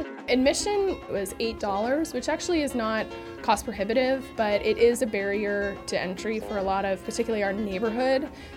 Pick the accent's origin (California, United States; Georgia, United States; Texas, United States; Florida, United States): Georgia, United States; Atlanta; I'm from Atlanta, I grew up here. I've worked here in the arts for over a decade.